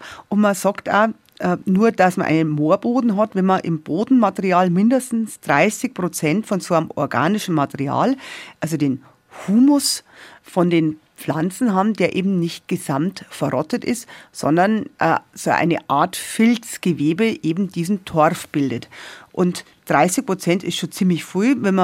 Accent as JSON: {"language": "German", "region": "Bavaria", "country": "Germany", "said": "Und bei uns in Bayern sagt man grundsätzlich zu einem Moor Moos."}